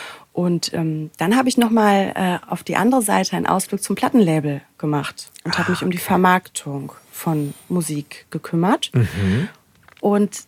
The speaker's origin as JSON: {"language": "German", "region": "North Rhine-Westphalia", "country": "Germany", "tie": "born or raised there", "also_born_or_lived": "Cologne", "lives_now": "Berlin, Germany", "said": "ich bin aufgewachsen im Sauerland, recht klein und beschaulich, bin dann nach Köln zum Studieren gegangen, habe dort Medienmanagement studiert und bin über diese Station für ein Praktikum nach Berlin."}